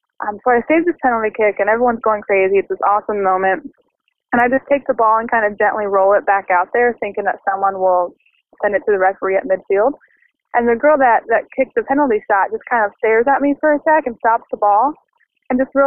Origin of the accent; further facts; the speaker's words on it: Illinois, United States; now in New York City, United States; I'm calling from New York City with the story of my collegiate soccer debut. So I never really had played soccer before. I was from a tiny town in Illinois where no one really played soccer.